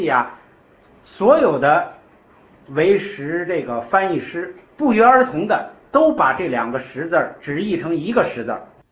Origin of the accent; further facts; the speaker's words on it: China; 我们中国人不喜欢那么繁复